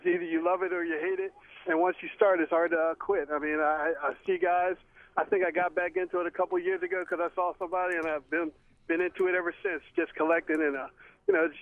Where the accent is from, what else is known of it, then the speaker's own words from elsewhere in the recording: Baltimore, Maryland, United States; I'm from Northwest Baltimore. And like Adam was saying, you can tell different styles come from different parts of the city.